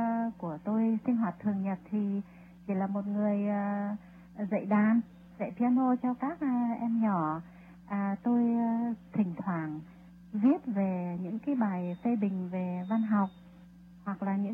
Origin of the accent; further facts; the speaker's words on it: Hue, Thừa Thiên Huế, Vietnam; tôi là người Huế mà nhà tôi thì là người Bắc